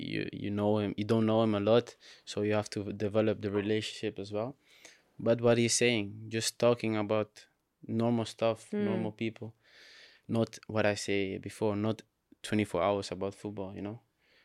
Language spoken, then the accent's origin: English; Barcelona, Catalonia, Spain; Yeah, I grew up in Barcelona.